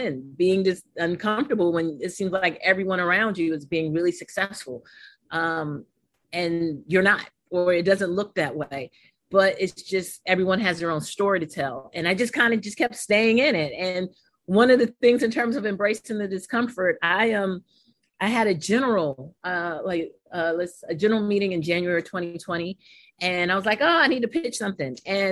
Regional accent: New York, United States; and reading is fundamental at St. Aloysius School growing up in Harlem, New York.

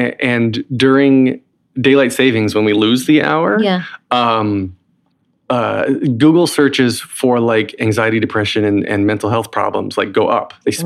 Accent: North Carolina, United States; accent: Southern; now in Brooklyn, United States; Oh, I'm from. Well, I live in Brooklyn now, but from North Carolina, so I had to drop my Southern accent.

